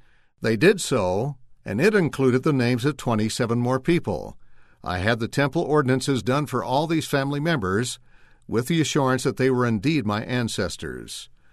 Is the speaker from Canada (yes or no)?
yes; London, Ontario, Canada; in my hometown of London, Ontario.